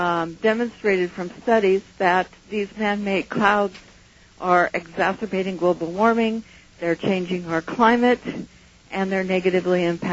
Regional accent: California, United States; what happened to our deep blue skies that I grew up with here in Mendocino County.

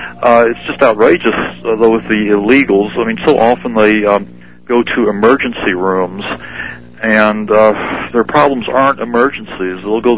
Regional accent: Georgia, United States; I'm from Georgia. There are several towns there that have illegal alien populations of around 30%.

